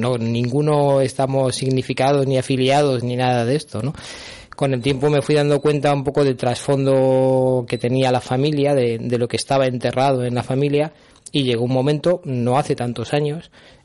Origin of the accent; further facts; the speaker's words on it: Puente del Arzobispo, Castilla-La Mancha, Spain; Yo crecí en Puente del Arzobispo, en un pueblo pequeñito de aquí de la provincia de Toledo